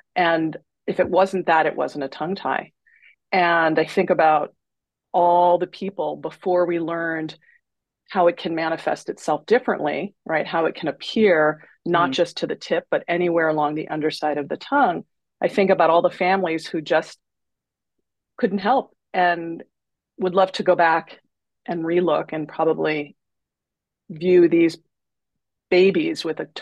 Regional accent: Los Angeles, California, United States; moved away as an adult; So I come from Los Angeles, And I moved to the East Coast to attend graduate school at Columbia.

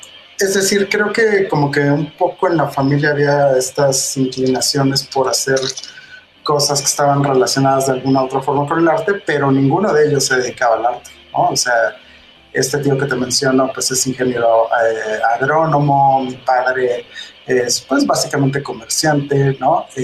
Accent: Mexico City, Mexico; Sí, soy oriundo de la Ciudad de México.

